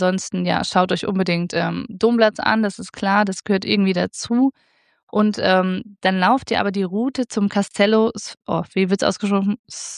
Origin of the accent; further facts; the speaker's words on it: Thuringia, Germany; Ich bin ja selbst aus Thüringen, aus dem grünen Herz